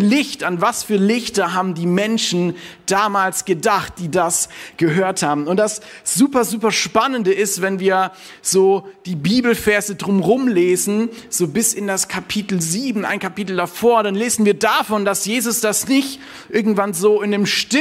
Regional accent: Baden-Württemberg, Germany; ich bin Schwabe.

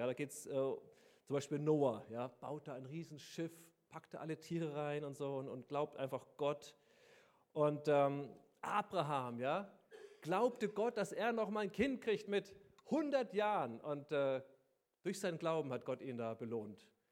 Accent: Bavaria, Germany; ich komme ja aus Bayern, da fließt die Donau

